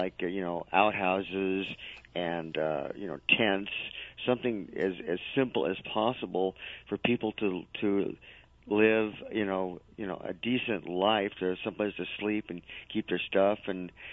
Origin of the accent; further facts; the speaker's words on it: California, United States; I'm from California, and when I was in California, living in Santa Cruz, the waiting list to get in public housing was 15 years.